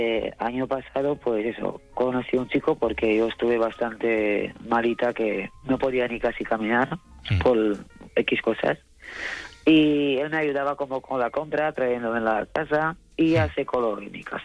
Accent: Slovakia; now in Spain; Soy de Eslovaquia, vivo en provincia valenciana.

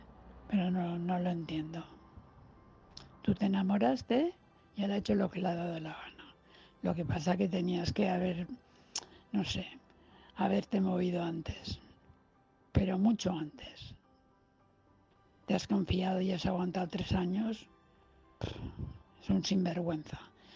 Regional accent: Valencia, Valencian Community, Spain; de Valencia.

